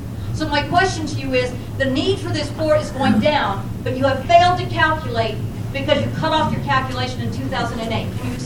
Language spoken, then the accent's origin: English; Islesboro, Maine, United States; I'm from Islesboro.